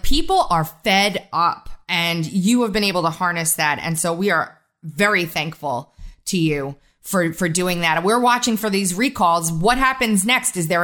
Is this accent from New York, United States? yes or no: yes; Massapequa, New York, United States; And I grew up in Massapequa.